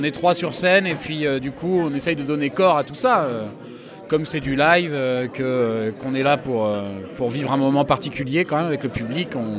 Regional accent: Caen, Normandy, France; On vient de Normandie, de Caen plus précisément.

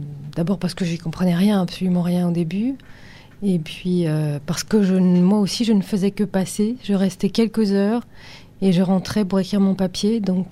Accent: France; born there; Moi, je ne suis pas une déracinée, parce que je suis née en France, mais mon père est né à Téhéran.

